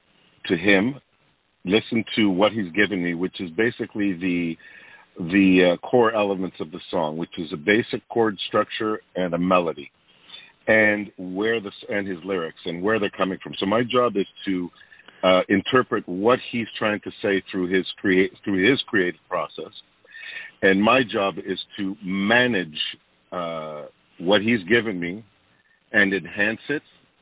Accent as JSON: {"language": "English", "town": "Toronto", "region": "Ontario", "country": "Canada", "tie": "born or raised there", "said": "I myself have been born and raised in Toronto, and now I live with my family about 15 minutes from the core of downtown. And I've always been here, yes."}